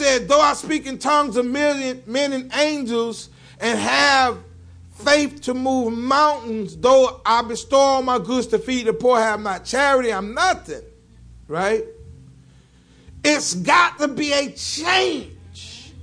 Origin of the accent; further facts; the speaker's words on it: Florida, United States; also born or lived in New Jersey; I grew up in Florida and in New Jersey. And based upon my surroundings, that molded a character in me.